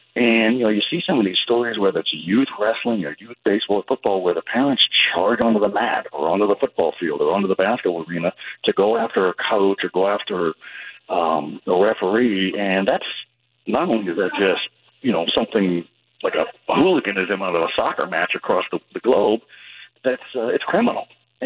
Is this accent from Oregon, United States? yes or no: yes; Enterprise, Oregon, United States; Northeastern corner, Wallowa County, up there in the mountains, a little town, Enterprise High School.